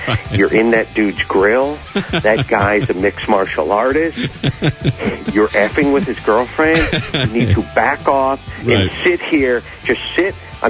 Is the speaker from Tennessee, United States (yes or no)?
yes; Tennessee, United States; now in California, United States; I'm originally from Tennessee, so I have those deep southern roots.